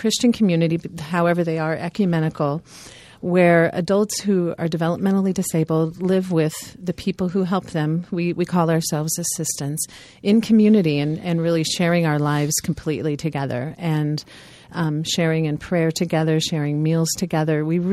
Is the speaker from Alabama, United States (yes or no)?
no; Overland Park, Kansas, United States; And my hometown of Overland Park, Kansas, was just then starting a L'Arche community.